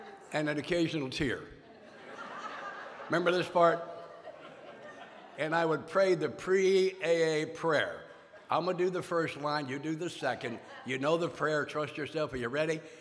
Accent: the South, United States; All right, now I'm from the South.

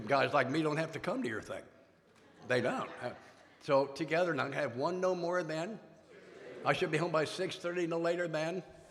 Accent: the South, United States; All right, now I'm from the South.

